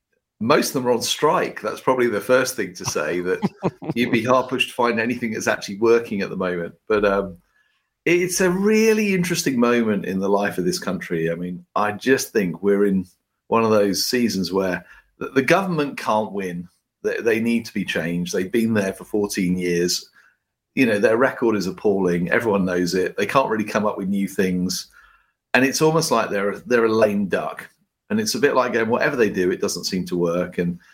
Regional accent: United States; moved away as an adult; now in United Kingdom; I'm an American in exile in Britain with a British passport.

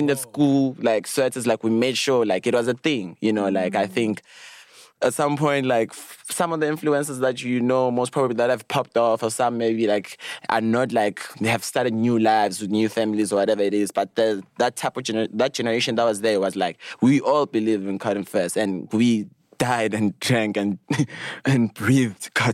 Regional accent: Johannesburg, Gauteng, South Africa; I grew up in Hillbrow, and the stories that you've heard, like, from your mom

